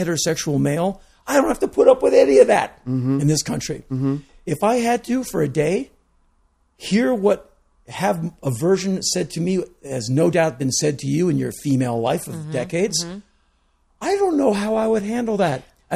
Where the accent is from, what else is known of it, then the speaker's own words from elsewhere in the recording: Washington, District of Columbia, United States; I was raised in Washington, D.C. by a mother who worked for Joseph Califano under Johnson.